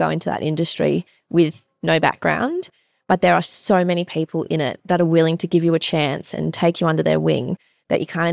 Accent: Sydney, New South Wales, Australia; now in Holbrook, Australia; absolutely no shame in talking about being from Sydney now.

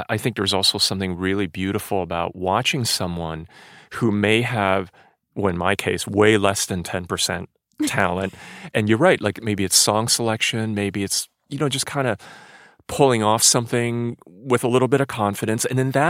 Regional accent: United States; you know, I am the American guy, the young guy that's here to sort of have some fun.

